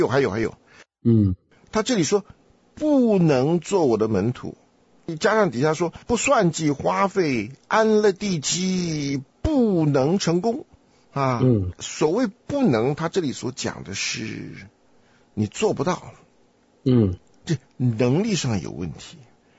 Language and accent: Chinese; China; 我们中国人最有兴趣的这种事情他就不写，对吧？